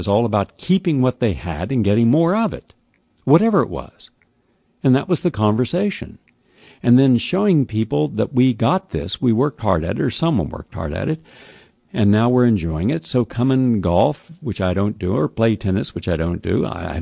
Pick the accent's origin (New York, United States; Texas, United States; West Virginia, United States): West Virginia, United States; I'm this guy from West Virginia. I don't think anyone in West Virginia ever owned a tuxedo.